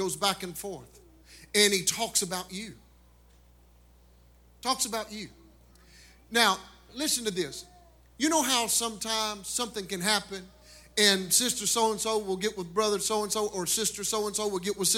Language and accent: English; Rosine, Kentucky, United States; where bluegrass music was born and founded, in Rosine, Kentucky … So that's where I get my good accent from, you guys.